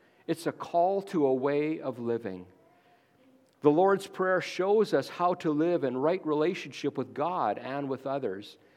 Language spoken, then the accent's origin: English; Canada; When I was in school growing up in Canada, every day at my public school, we said the Lord's Prayer at the beginning of the day.